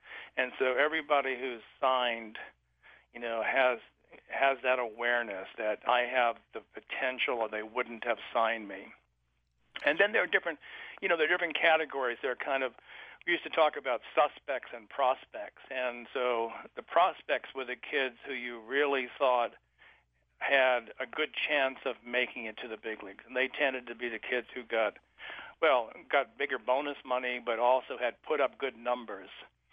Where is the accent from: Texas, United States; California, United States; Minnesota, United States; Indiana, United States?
California, United States; I grew up as a Yankee fan in San Francisco